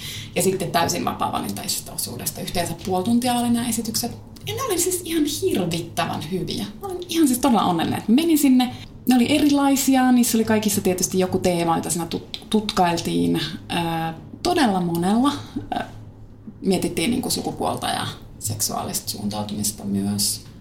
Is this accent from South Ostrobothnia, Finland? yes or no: no; Kiuruvesi, North Savo, Finland; Minähän olen kotoisin Kiuruvedeltä Pohjois-Savosta. Siitä ajaa 1,5 tuntia Kajaaniin.